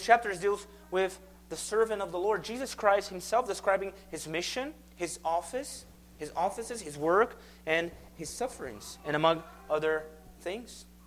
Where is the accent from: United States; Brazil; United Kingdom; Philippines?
Brazil; I was born and raised in Brazil. And life back there is tough.